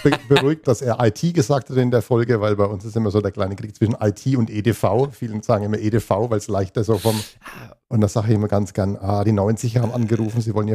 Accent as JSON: {"language": "German", "town": "Haßfurt", "region": "Bavaria", "country": "Germany", "said": "42 Jahre jung. Bin aus Haßfurt hier im schönen Unterfranken. Man hört es an dem rollenden R, haben wir schon festgestellt."}